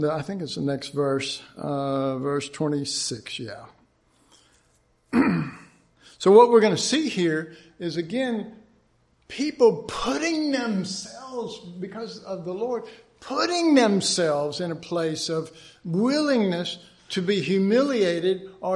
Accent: Oak Cliff, Texas, United States; also born or lived in Jamaica; growing up in Oak Cliff, you better.

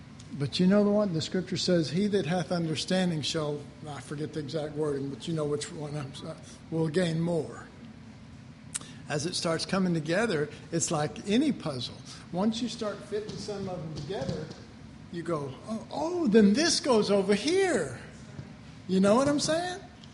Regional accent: Texas, United States; I'm from Texas, so I reckon I'm dead.

